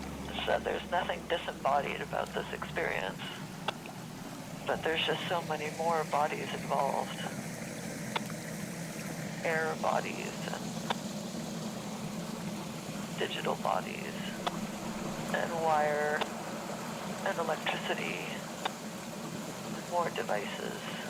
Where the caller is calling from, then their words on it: California, United States; I am sitting in the San Francisco Bay Area, listening to your voices.